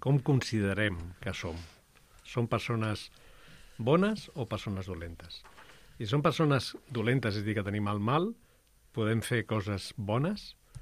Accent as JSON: {"language": "Catalan", "town": "Barcelona", "region": "Catalonia", "country": "Spain", "tie": "born or raised there", "said": "els que som de ciutat de molts anys, jo vaig néixer a Barcelona, i clar, ens costa, però el temps que estic a la Seu m'ha obert els ulls"}